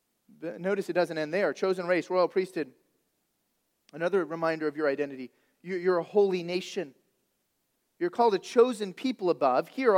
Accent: California, United States; We haven't picked that language up. I'm from California, but we do have some y'alls in our church.

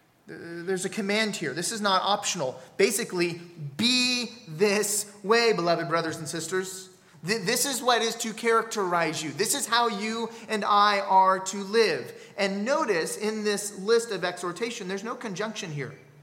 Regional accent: California, United States; also born or lived in Spokane; now in Florida, United States; Now, I'm a Californian. I grew up in California, then lived in Spokane, Washington.

